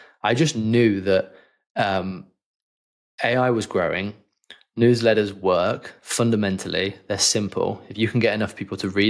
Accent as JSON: {"language": "English", "town": "Leamington", "region": "West Midlands", "country": "United Kingdom", "tie": "born or raised there", "also_born_or_lived": "London", "said": "So I had moved back from London to my hometown in Leamington and had to get a job."}